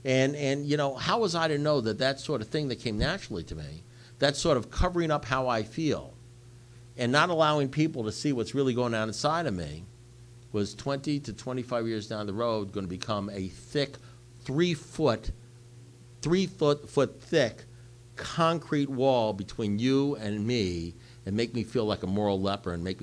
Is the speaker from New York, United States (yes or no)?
yes; Great Neck, New York, United States; born there; When I was a kid, I was born in Great Neck, New York